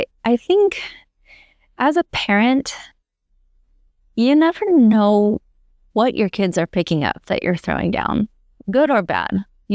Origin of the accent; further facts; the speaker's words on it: Colorado, United States; also born or lived in New Mexico; I'm from Southern Colorado, Northern New Mexico. That's like, we don't do anything without green chilies in it.